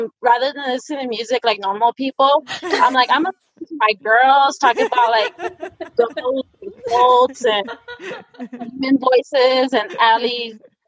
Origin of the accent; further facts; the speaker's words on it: Reno, Nevada, United States; I'm actually from Reno, Nevada.